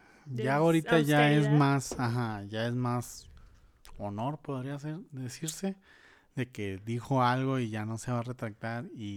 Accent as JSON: {"language": "Spanish", "country": "Mexico", "said": "a celebrar que somos mexicanos y todo eso."}